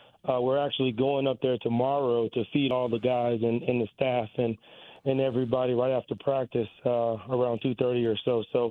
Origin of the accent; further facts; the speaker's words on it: Texas, United States; And I grew up in Texas barbecue.